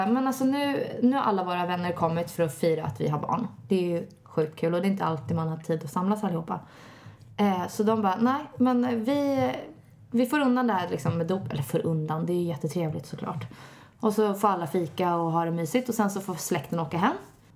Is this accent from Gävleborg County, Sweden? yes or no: yes; Gävle, Gävleborg County, Sweden; Ja, det är Gävle.